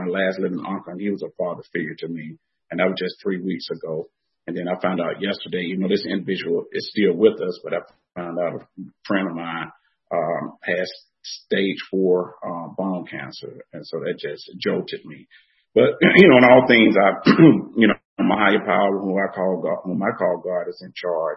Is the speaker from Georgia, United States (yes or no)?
yes; Atlanta, Georgia, United States; You know, I'm a native Atlantan. I was born here in Atlanta, and I'm an only child.